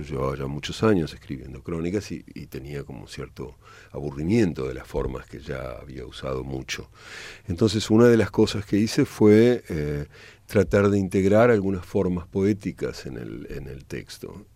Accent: Buenos Aires, Argentina; Yo soy de Buenos Aires, de la capital, que es una ciudad que da mucho la espalda a las provincias argentinas

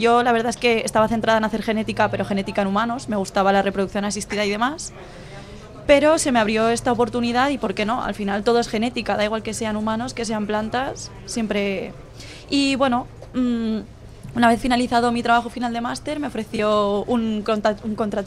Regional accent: Benidorm, Valencian Community, Spain; yo soy de Benidorm y terminé volviendo a casa.

